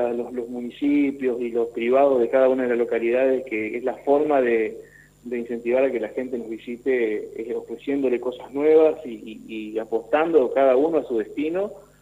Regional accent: Santa Elena, Entre Ríos, Argentina; yo soy de Santa Elena, estamos a 20 minutos de la ciudad de La Paz.

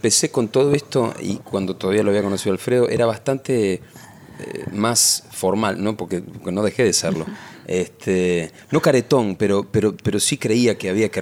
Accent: Florida, Buenos Aires Province, Argentina; Yo nací acá en Buenos Aires, en Capital, y después, cuando mi vieja se separó, nos fuimos a vivir a Florida, en Vicente López, a la casa de mi abuela.

